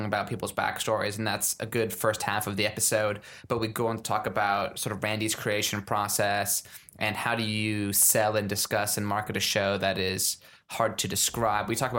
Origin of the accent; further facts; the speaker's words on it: Connecticut, United States; Connecticut.